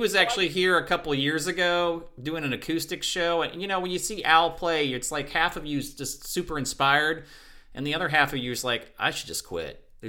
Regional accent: Kansas City, Missouri, United States; because he's another Kansas Cityan, and everybody in Kansas City obviously is a...

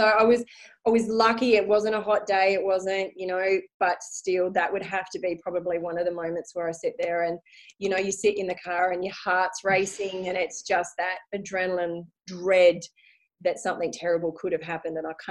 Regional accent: Brisbane, Queensland, Australia; I actually grew up in Brisbane. So I moved to WA. I'm currently in WA, and I moved to WA after I fell in love with a lovely Italian man over here while I was on holiday.

